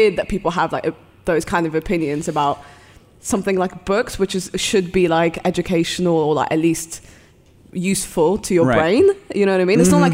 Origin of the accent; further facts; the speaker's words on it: London, United Kingdom; accent: London; So I feel like my accent is like a London accent, which is much more mumbly and very like...